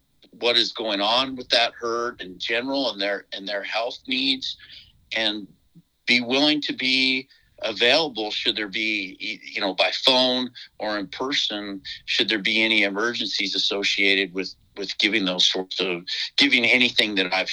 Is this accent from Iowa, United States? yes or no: no; Montana, United States; I mean, I grew up in Montana, and a lot of the rural places where cattle are raised, the veterinarians are far, few and far in between.